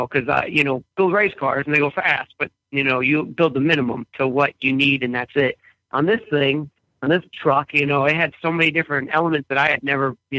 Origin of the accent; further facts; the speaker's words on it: Massachusetts, United States; I actually went to the University of Northwestern Ohio, and I'm actually from Massachusetts.